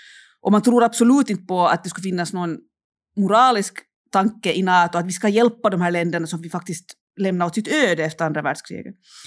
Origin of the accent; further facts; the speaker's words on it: Finland; det som jag har tänkt på mycket som finländare speciellt